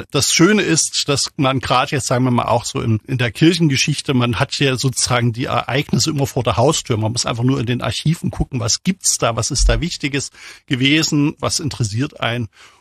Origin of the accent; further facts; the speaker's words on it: Germany; Ich selbst komme aus der DDR, bin groß geworden in der DDR und bin in einer Familie groß geworden, die so leicht kirchlich sozialisiert war, also nicht besonders intensiv.